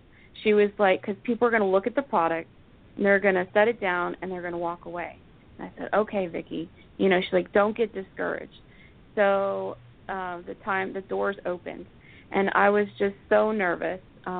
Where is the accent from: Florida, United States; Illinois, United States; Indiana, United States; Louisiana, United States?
Florida, United States